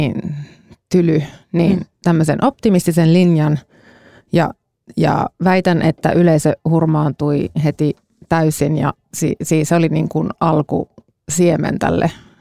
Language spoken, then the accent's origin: Finnish; Kajaani, Kainuu, Finland; olen kotoisin Kajaanista, jossa on jotain 36 000 ihmistä